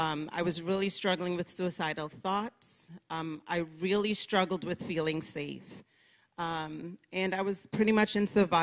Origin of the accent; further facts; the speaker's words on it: Trinidad & Tobago; And so I grew up in Trinidad and Tobago.